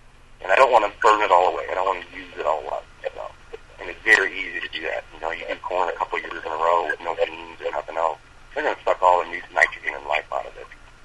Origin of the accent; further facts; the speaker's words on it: Midwest, United States; You know, I grew up in the Midwest, up there by you guys, you know, so we're all corn fed